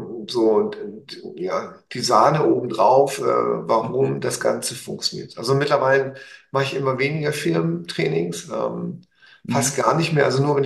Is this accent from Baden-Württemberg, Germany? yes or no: no; Hamburg, Germany; also born or lived in East Germany; ich bin ja ein Hamburger Jung. Dann war ich ja, keine Ahnung, über 20 Jahre in den neuen Bundesländern.